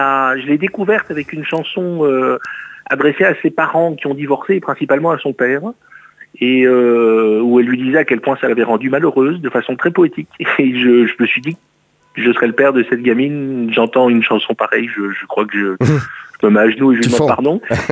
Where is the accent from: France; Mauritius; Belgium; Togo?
Belgium; moved away; Alors, ça fait longtemps que j'ai quitté la Belgique, mais le côté culturel, gastronomique de la Belgique me plaît bien.